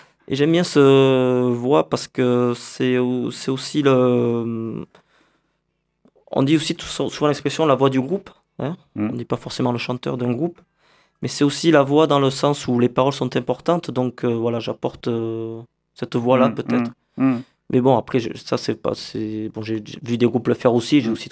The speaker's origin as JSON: {"language": "French", "region": "Nouvelle-Aquitaine", "country": "France", "said": "Voilà, on est d'ici, de l'Aquitaine, donc voilà, donc ça correspondait bien à ça."}